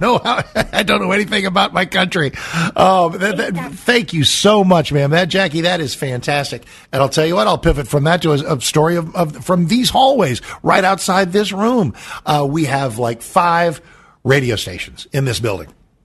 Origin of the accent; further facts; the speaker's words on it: San Antonio, Texas, United States; born there; I'm born in Texas. I was born in San Antonio.